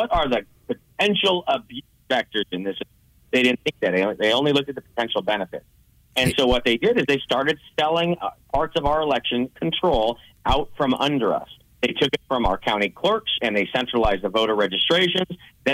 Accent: Colorado, United States; And I came from Colorado, where the corruption is all the way through Colorado.

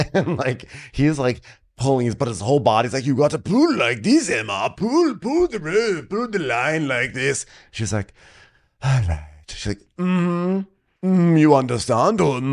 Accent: Canada; I'm Canadian.

